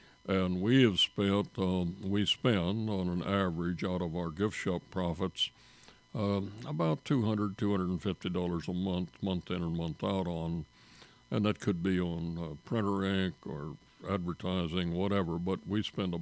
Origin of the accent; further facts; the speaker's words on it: Nebraska, United States; I was born and raised in Nebraska, and I was five in 1932 when the storms first hit us, and I was 10 when they quit blowing.